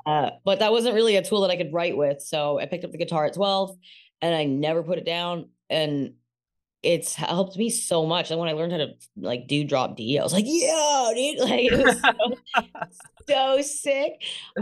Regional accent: Toronto, Ontario, Canada; Yeah, I grew up on Ossington Bloor.

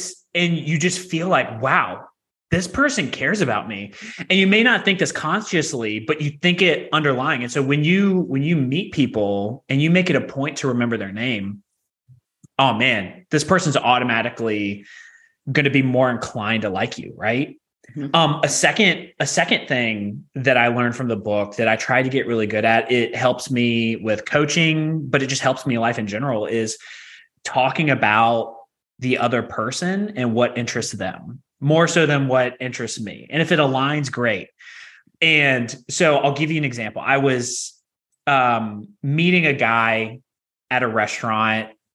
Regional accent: Virginia, United States; I'm originally from Virginia, and I traveled to Nashville and went to school out in Nashville

